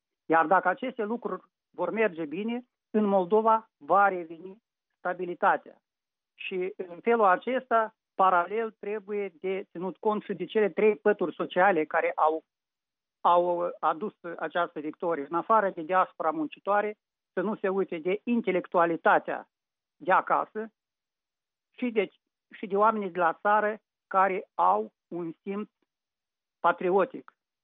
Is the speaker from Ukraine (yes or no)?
yes; Ukraine; Referitor cu țările vecine, vorbim în primul rând de Ucraina, pentru că sunt din Ucraina.